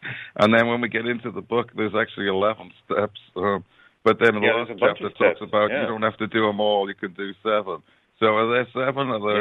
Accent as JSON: {"language": "English", "region": "Wales", "country": "United Kingdom", "said": "I come from Wales"}